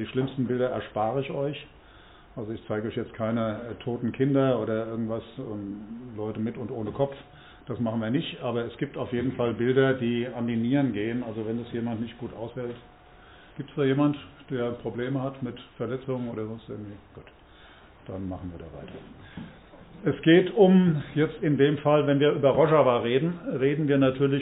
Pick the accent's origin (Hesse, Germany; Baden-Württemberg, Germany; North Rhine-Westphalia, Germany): Hesse, Germany; Wiesbaden; bin aus Wiesbaden, Rhein-Main-Gebiet